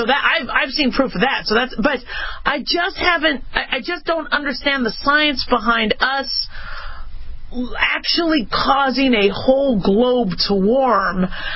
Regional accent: California, United States; since I'm from California, I love, you know, being near California.

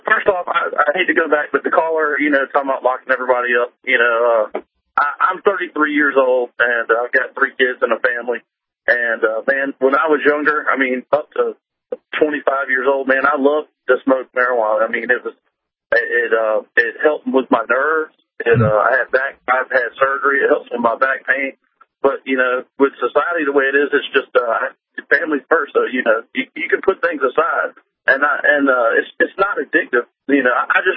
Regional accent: Virginia, United States; I drive a truck and. From Virginia, and man, I love you guys and your show, man.

